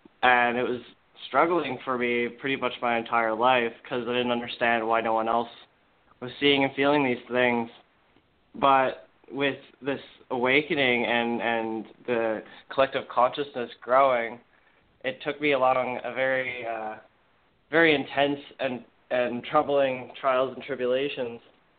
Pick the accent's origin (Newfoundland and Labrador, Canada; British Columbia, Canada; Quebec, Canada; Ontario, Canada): Newfoundland and Labrador, Canada; born there; I was born in Newfoundland, so it's a small community of itself.